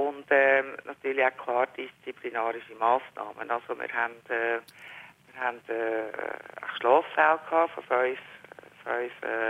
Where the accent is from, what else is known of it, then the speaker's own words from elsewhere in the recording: Aargau, Switzerland; Also ich habe heute eigentlich als Aargauerin